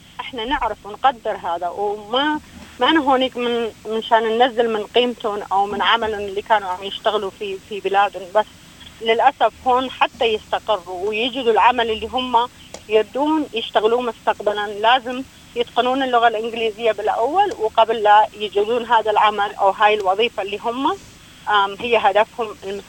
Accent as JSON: {"language": "Arabic", "country": "Iraq", "moved": "as an adult", "lives_now": "Australia", "said": "كل شيء اللي أنا عملته في بلدي العراق تركته وراي"}